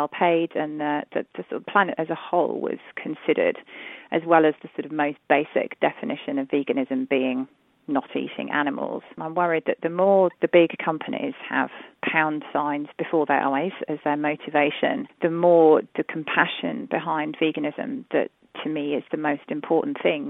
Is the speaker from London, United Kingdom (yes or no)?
yes; London, United Kingdom; I'm from London.